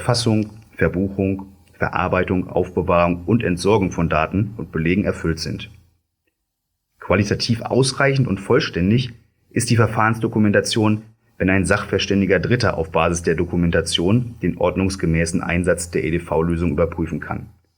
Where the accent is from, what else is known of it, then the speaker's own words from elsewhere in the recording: Hamburg, Germany; ich als waschechter Hamburger